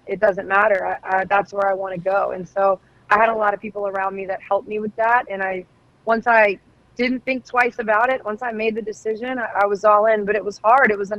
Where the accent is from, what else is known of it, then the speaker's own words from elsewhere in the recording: Georgia, United States; and I grew up in Georgia, so I went to Maya Moore's high school basketball games